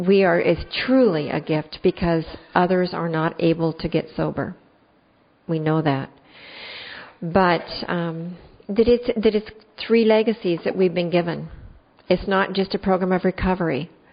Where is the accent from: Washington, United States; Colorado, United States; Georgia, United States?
Washington, United States; Now, I come from Washington State, and I forgot to mention that.